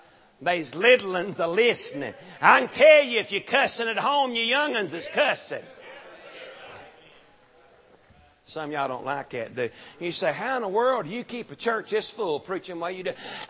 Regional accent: Tennessee, United States; now in Georgia, United States; no, ma'am, I was raised in Tennessee, and I live in Georgia, and I'm just trying to practice some of them old country boy manners.

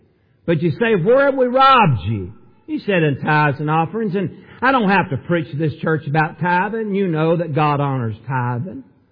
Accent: Tennessee, United States; I was a little old kid. I was raised in Middle Tennessee.

